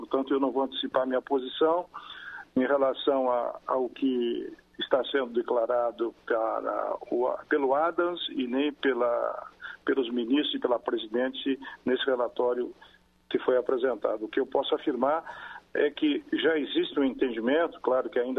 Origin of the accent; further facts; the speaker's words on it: Rio Grande do Sul, Brazil; seja o brasileiro lá no meu estado, no Rio Grande do Sul